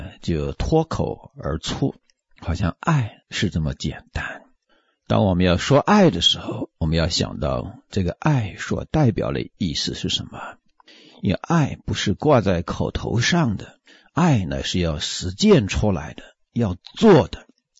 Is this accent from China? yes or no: no; Taiwan; 我们台湾人常讲的你吃饱了没有